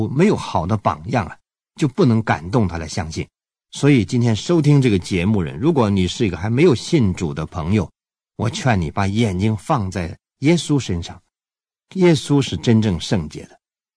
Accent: China; 这个圣字啊，我们中国人很敏感

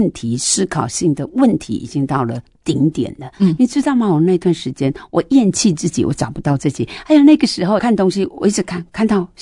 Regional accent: Taiwan; 我是本省人，我们乡下根本耶稣教，那个洋教那个耶稣教，这个是很恐怖的，人敢去信耶稣啊？

